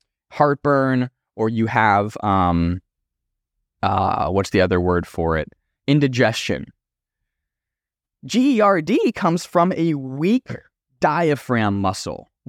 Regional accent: Erie, Pennsylvania, United States; Back in my hometown of Erie, Pennsylvania, our local mall, the Mill Creek Mall, we have these things called mall walkers.

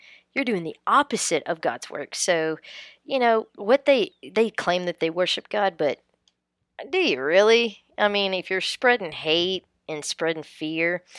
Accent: Southern United States, United States; So, with all these different religions, and growing up in the South, I was introduced to multiple different Protestant religions.

